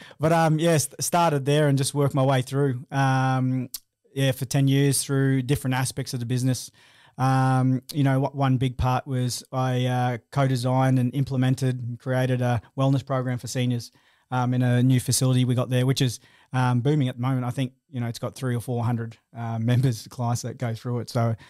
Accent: Papua New Guinea; You know, we're from Papua New Guinea, no idea what an aged care facility was.

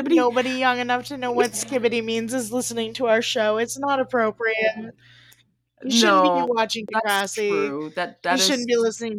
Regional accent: Midwest, United States; And I get throwing shade at Ohio as a Midwesterner.

